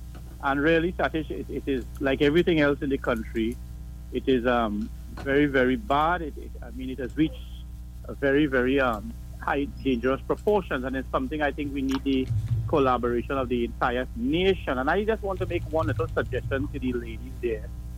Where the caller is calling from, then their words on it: Princes Town, Trinidad & Tobago; I'm calling from Princess Town.